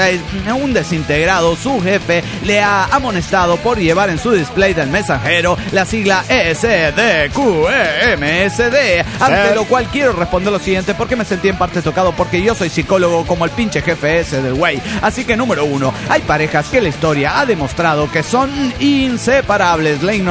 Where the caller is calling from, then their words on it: Lima, Peru; de Lima, Perú.